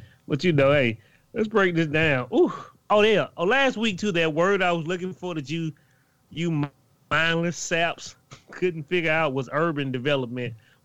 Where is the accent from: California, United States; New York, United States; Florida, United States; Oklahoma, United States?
Oklahoma, United States; I grew up in Oklahoma. I know what real snow is.